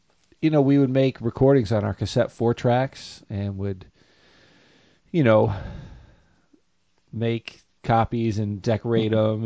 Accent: Delaware, United States; I'm from Delaware originally, but it's just a unique name in general.

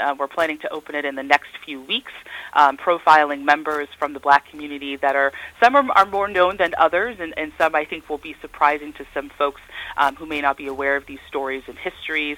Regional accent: Lynn, Massachusetts, United States; growing up in Lynn, I used to go to shows at the Black Box.

